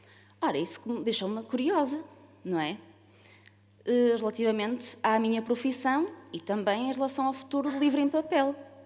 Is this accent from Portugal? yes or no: yes; Matosinhos, Porto, Portugal; now in Baião, Portugal; Sou natural de Matosinhos, só que já estou há muitos anos a viver em Baião.